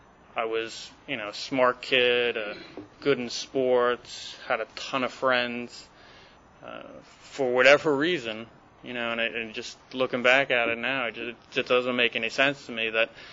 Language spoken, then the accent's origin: English; New York, United States; I'm the oldest of six kids, Irish Catholic family, if you wouldn't guess by the six. I grew up mainly in New York.